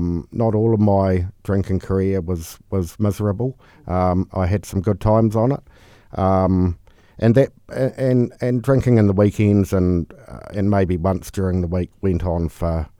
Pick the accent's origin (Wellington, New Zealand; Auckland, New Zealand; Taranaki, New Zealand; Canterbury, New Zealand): Canterbury, New Zealand; Christchurch; I'm from Christchurch. Yep. So born and bred Cantabrian. Yep. Went to school here.